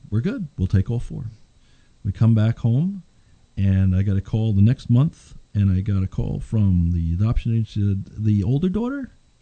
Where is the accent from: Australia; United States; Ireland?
United States; Bronx, New York; born there; also born or lived in Yonkers / Clifton / Parsippany / Rockaway; I was born in the Bronx, New York. I lived in Yonkers, and then I moved to Clifton for 5 years. Then I moved to Parsippany for 11 years, and then I moved to Rockaway when I was married.